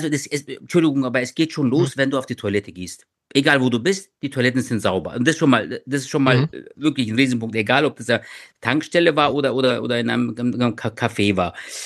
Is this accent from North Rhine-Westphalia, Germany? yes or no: no; Bavaria, Germany; accent: Bavarian